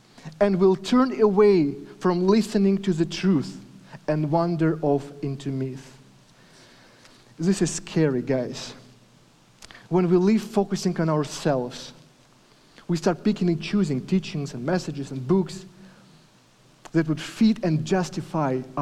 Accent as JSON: {"language": "English", "region": "Kyiv", "country": "Ukraine", "said": "We came from Kyiv. It's a beautiful, greenest city in Europe."}